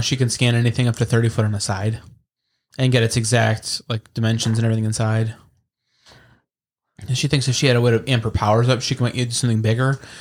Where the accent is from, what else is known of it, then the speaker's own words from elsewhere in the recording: Illinois, United States; We're actually all from Illinois.